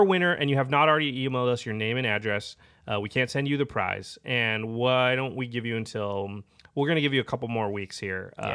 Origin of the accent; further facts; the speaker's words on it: Portland, Oregon, United States; I'm from Portland, so we don't have an NFL team, but we're very close to Seattle